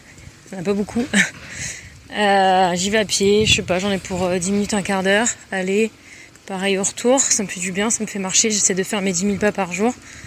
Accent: Southern France, France; Sachant que je viens du sud de la France, notamment un peu de l'arrière-pays où c'est plus du genre il faut que tu t'arrêtes pour laisser passer la voiture qui monte.

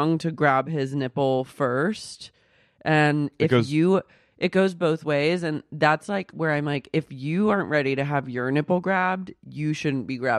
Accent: Ann Arbor, Michigan, United States; I'm from Michigan. Of course I'm going to have a family frame.

